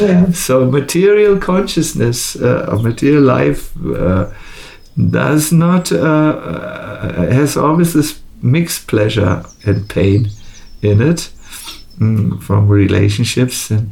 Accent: Germany; accent: German; English is a second language; since English is not my mother tongue, I can get away with saying anything. And they all like my cute German accent and so on.

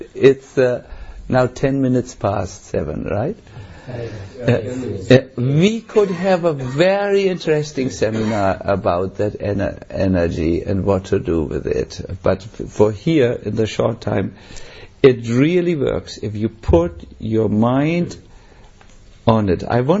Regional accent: Germany; English is a second language; and I come from Germany. This is a scandal for me.

